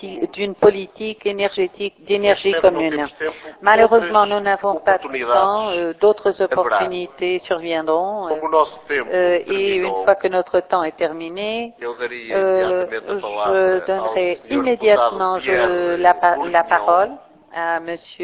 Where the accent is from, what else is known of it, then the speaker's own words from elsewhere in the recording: Vila do Conde, Norte, Portugal; Je suis de Vila do Conde, une petite ville au nord de Porto, dans la zone métropolitaine de Porto. Caractéristique de cette région, région très peuplée